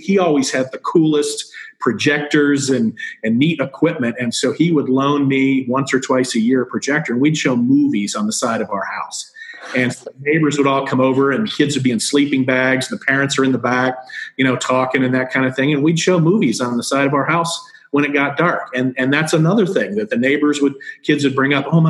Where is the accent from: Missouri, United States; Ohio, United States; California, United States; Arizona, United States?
Ohio, United States; Upper Arlington; growing up in Upper Arlington, it's a huge holiday, big parade, everything like that.